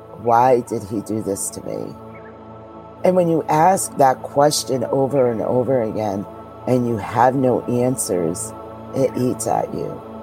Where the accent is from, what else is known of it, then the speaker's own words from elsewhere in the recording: Massachusetts, United States; I grew up in Massachusetts mostly. I did move around a lot.